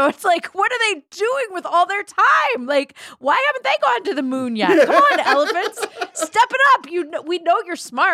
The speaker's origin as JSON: {"language": "English", "region": "Ohio", "country": "United States", "tie": "born or raised there", "said": "But I grew up in Ohio, so like goats, chickens, farm animals I wasn't really into because they were just everywhere"}